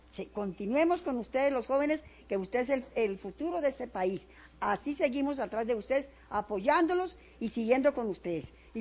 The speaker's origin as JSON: {"language": "Spanish", "region": "La Guajira", "country": "Colombia", "said": "soy de La Guajira"}